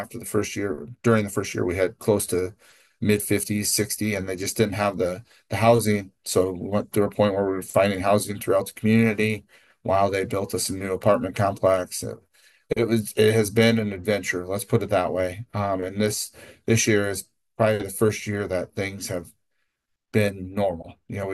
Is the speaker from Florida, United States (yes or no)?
no; Parkersburg, Iowa, United States; And then I'm born and raised in Iowa, obviously Parkersburg. Staying semi close to home has always been something that has been, a high priority for myself and my wife.